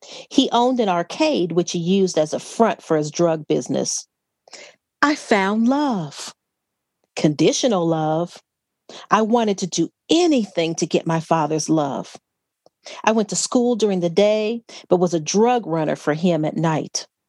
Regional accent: Gary, Indiana, United States; born there; So they married, and I was born in Gary, Indiana.

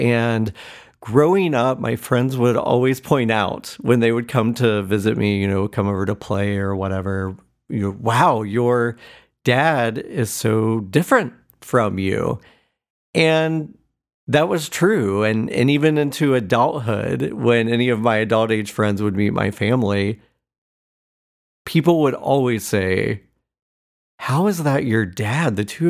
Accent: Cowan, Indiana, United States; we left my hometown of Cowan, Indiana.

